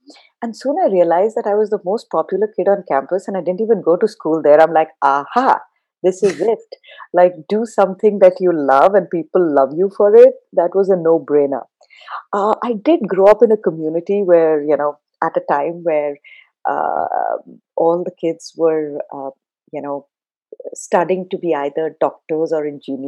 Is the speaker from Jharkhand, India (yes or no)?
yes; Ranchi, Jharkhand, India; also born or lived in Punjab; I grew up in India. I was born in Punjab in northern India, but grew up in a really small town in eastern India called Ranchi. It's close to Calcutta or Kolkata right now.